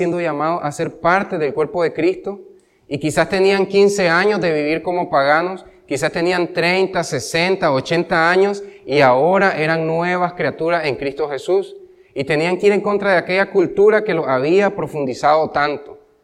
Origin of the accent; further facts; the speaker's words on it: Nicaragua; ¿Acaso no somos también, como cultura nicaragüense, una cultura terca?